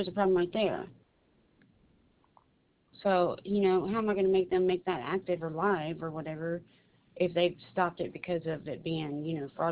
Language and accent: English; Birmingham, Alabama, United States; now in Indiana, United States; I'm from Birmingham. I live in Wilsonville. It's about 50 miles from Birmingham.